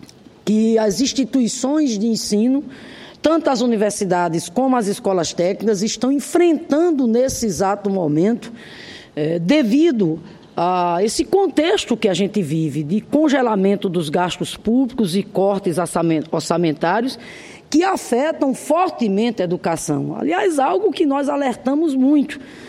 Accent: Rio Grande do Norte, Brazil; lá do meu estado, o Rio Grande do Norte

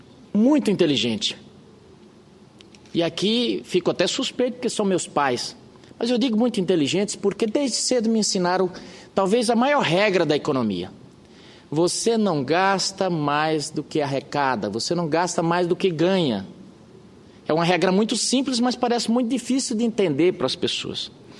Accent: Caicó, Rio Grande do Norte, Brazil; Eu venho de família de nordestinos, como disse agora há pouco a senadora Fátima, venho lá de Caicó.

